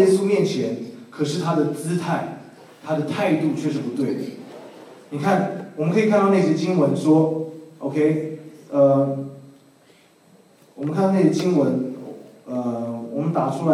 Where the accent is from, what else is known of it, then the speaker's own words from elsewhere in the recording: China; 身为中国人，我们在念这节的时候，我们真是冒冷汗了，是不是？